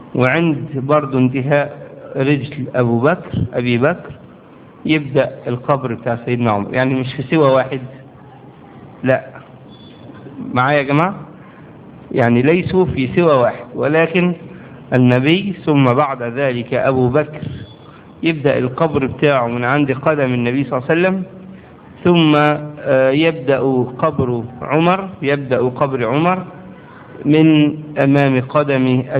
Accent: Egypt; وهذا ما يحدث عندنا، يعني عندنا في مصر بنعمل كده، الحفرة بتبقى في هذا العمق يعني

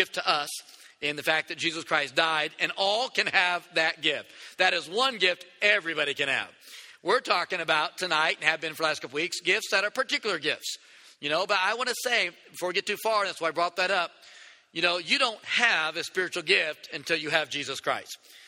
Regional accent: San Diego, California, United States; But we're from San Diego, and it was a real close call.

